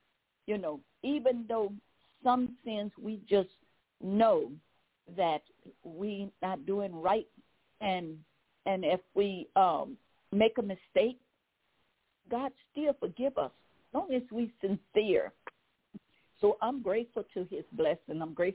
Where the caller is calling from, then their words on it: Baton Rouge, Louisiana, United States; I'm calling from Baton Rouge, Louisiana